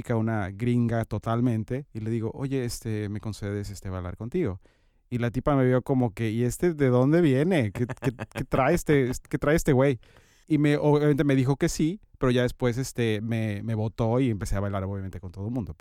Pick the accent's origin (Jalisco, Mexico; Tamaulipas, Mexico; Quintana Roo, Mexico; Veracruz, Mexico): Jalisco, Mexico; Guadalajara; Mi mamá es de un pueblo que se llama Santa Cruz de las Flores, Jalisco. Yo verdaderamente crecí en Guadalajara, que es la ciudad, pero estuve intermitentemente entre Guadalajara y el pueblo